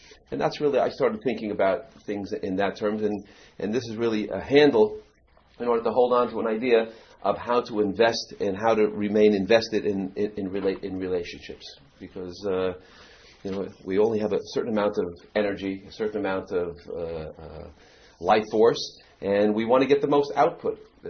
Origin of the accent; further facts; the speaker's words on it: Eastchester, New York, United States; So I tell people I'm from East Chester in Westchester, and they understand why I grew up confused.